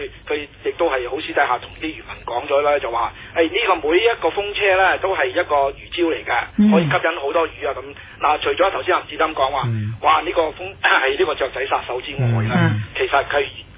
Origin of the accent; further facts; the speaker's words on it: Hong Kong; 我哋香港人就係我覺得有啲可悲，我哋香港人咧。